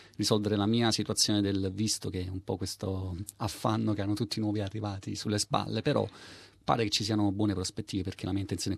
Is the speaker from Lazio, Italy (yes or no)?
no; Naples, Campania, Italy; now in Australia; la mia carta d'identità da napoletano, nel senso, questo l'ho scoperto quando ero molto lontano da casa, e oggi questo sentimento è ben presente qui in Australia